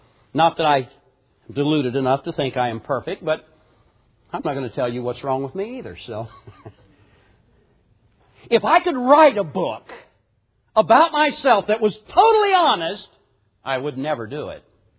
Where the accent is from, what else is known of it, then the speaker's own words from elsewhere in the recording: United States; I'm an American, and I've been raised in America, and I've been raised with a normal public school education